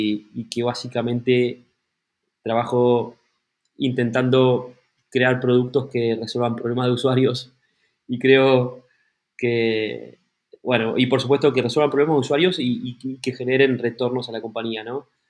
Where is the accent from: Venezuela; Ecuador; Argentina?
Argentina; me presentaría probablemente diciendo que soy argentino